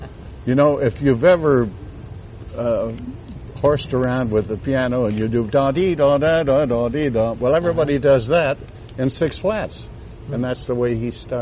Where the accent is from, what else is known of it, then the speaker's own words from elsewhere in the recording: Olympia, Washington, United States; born there; Well, I was born in Olympia, Washington. And I played silent pictures when I was 12 years old.